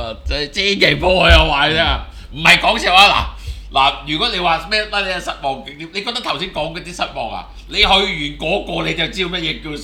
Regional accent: New Zealand; 我哋作為一個紐西蘭人，真實咁告訴你

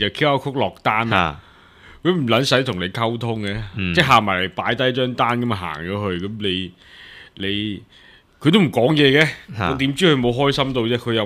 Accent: Hong Kong; 那么譬如我们去我们香港人去其他地方。

